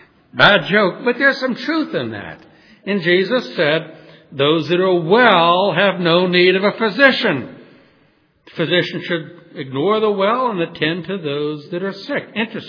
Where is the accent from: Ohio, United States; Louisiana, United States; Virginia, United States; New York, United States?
Louisiana, United States; New Orleans; You know that I was raised in New Orleans. New Orleans has a French history.